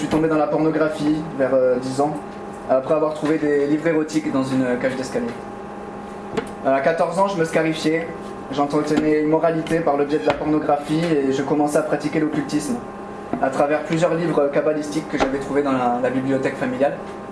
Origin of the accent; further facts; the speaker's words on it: Bordeaux, Nouvelle-Aquitaine, France; Je viens de Bordeaux, j'ai 28 ans.